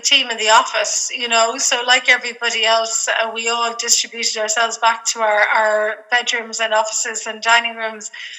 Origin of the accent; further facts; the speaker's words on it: Wexford, Leinster, Ireland; also born or lived in Dublin; Oh, I'm originally from Wexford and went up to Dublin, like most country people, to go to university.